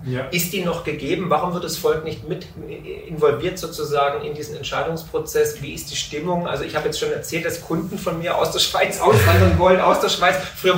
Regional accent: Baden-Württemberg, Germany; Ja, genau, ich bin Schwabe.

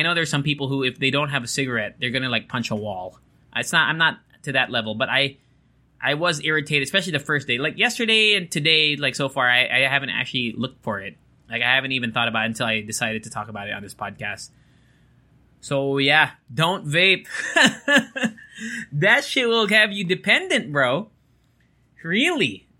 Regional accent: Japan; I remember growing up in Japan, when people were sick, they would wear masks.

